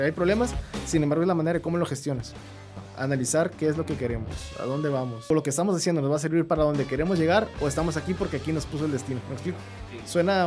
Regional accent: Sinaloa, Mexico; also born or lived in Sonora; yo soy de Sinaloa, pero yo estudié en Sonora, okay. En Ciudad Obregón.

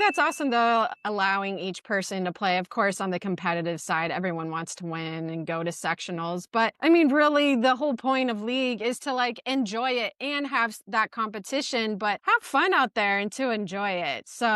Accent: Florida, United States; I remember sometimes when I played in the juniors growing up in Florida and the cheating was horrible.

